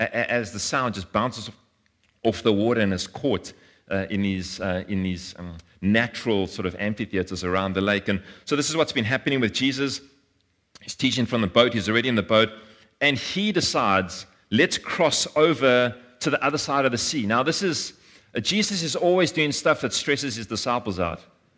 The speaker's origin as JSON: {"language": "English", "town": "Johannesburg", "region": "Gauteng", "country": "South Africa", "said": "I'm from Joburg. I don't know much about sailing and boats"}